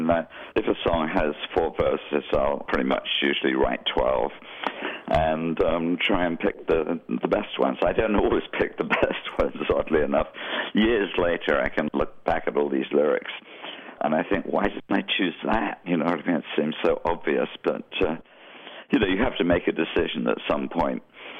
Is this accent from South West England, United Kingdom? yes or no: yes; Bournemouth, South West England, United Kingdom; I was at a concert in my hometown of Bournemouth when I was a teenager